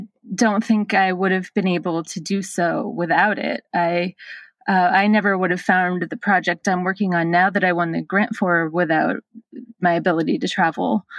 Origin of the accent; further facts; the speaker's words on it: Portland, Maine, United States; I'm from Portland, Maine, but I've been living and traveling in my van full time for over 2.5 years now.